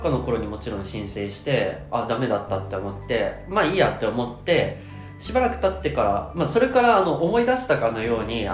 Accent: Saitama, Japan; also born or lived in Tokyo; まあずっと出身は埼玉で、学校とか東京だったので、まあ、ずっとその関東圏内でしか生活がしたことがないということで

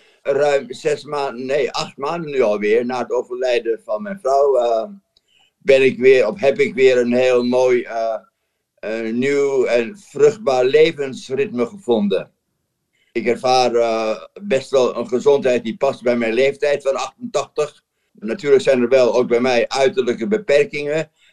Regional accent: Haarlem, North Holland, Netherlands; zo ben ik een beetje opgegroeid in Haarlem.

